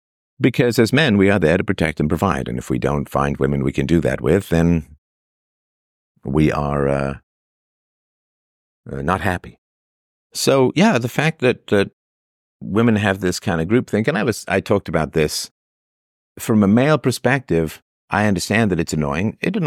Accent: England, United Kingdom; growing up in England in the late 60s and the early 70s

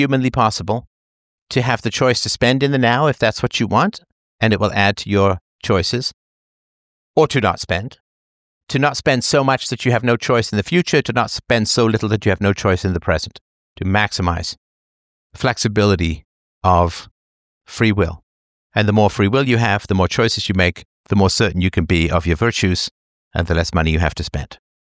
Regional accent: England, United Kingdom; When I grew up in England

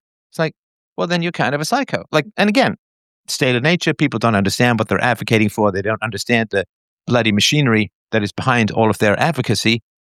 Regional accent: England, United Kingdom; I mean, I grew up in England, so ostracism is a big thing.

